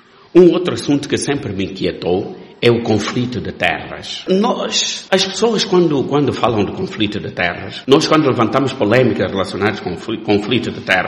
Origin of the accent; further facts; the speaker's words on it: Angola; todos nós, enquanto angolanos